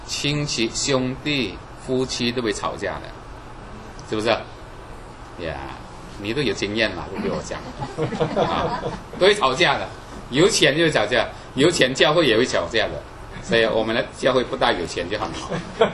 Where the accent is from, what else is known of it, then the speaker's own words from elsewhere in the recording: China; 我们中国人也是很喜欢坟墓的啊